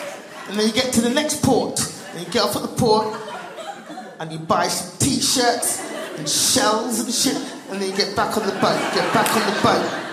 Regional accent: England, United Kingdom; I'm from England, people. We got free healthcare in England.

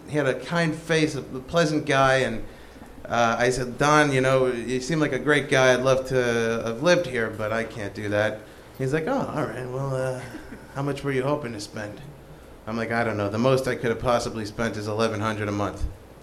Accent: Queens, New York, United States; I said, originally from Queens.

